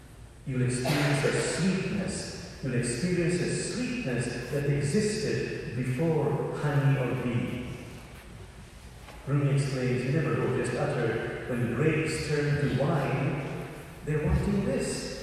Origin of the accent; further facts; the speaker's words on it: Bangladesh; I'm a Bengali, I'm from Bangladesh.